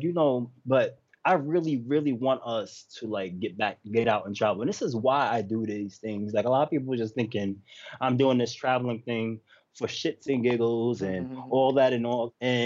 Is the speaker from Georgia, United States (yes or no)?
no; Yonkers, New York, United States; I grew up right around the corner from School Street. You know what I mean? In Yonkers, New York, where … grew up at.